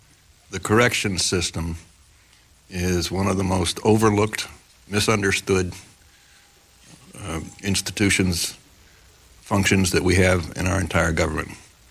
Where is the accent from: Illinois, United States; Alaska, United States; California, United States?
California, United States; California, my home state, had 187,000 people in jail